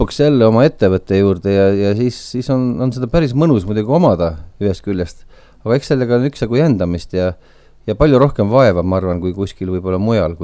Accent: Kiviõli, Ida-Viru County, Estonia; born there; now in Paide, Estonia; Ei ole jah sündinud Paides, tegelikult ma olen sündinud Kiviõlis ja elanud seal 4 aastat.

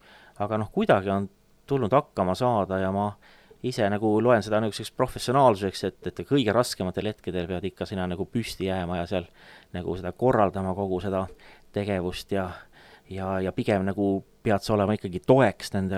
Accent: Kunda, Lääne-Viru County, Estonia; born there; mina sündisin Kunda linnas, seal Eesti põhjaviiril, Kunda linnas mere ääres, 25. jaanuari päeval

